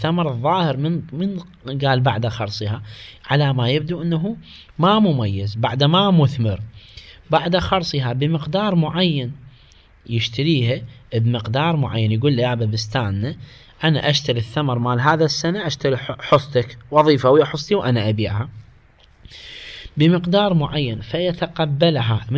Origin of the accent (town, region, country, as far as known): Iraq